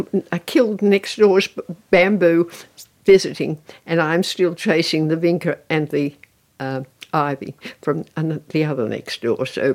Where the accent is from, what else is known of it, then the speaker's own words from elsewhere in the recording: Bathurst, New South Wales, Australia; because I came from Bathurst with an almost identical rainfall